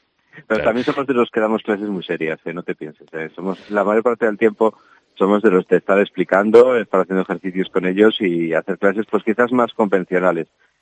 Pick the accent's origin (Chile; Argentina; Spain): Spain; Zamora, Castile and León; a lugares que muy poca gente conoce dentro de Zamora, y eso que somos de Zamora